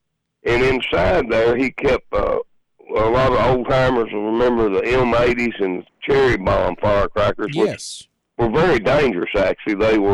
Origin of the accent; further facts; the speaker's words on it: Edmonton, Kentucky, United States; We're from Edmonton, Kentucky.